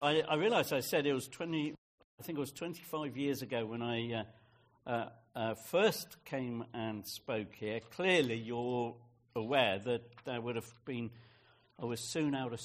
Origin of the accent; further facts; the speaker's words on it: West Moors, South West England, United Kingdom; I was brought up in Westmoors and three-legged cross, so on.